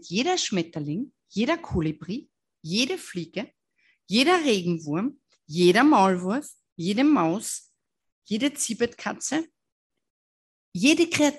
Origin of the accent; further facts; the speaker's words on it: Austria; Bei uns in Österreich extrem.